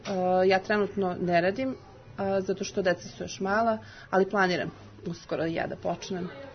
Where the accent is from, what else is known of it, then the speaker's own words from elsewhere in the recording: Stara Pazova, Vojvodina, Serbia; now in Vienna, Austria; Ja sam iz Stare Pazove.